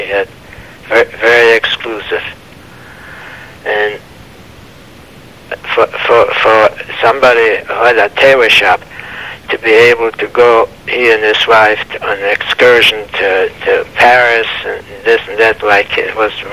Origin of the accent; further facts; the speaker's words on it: Germany; now in Washington, United States; That's where I came from Germany here to Washington.